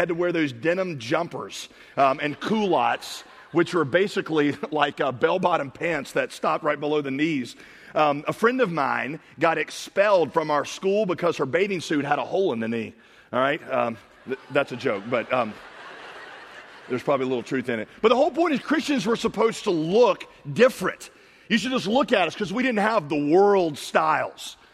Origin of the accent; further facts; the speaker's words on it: the South, United States; I grew up in the South. I know many of you did.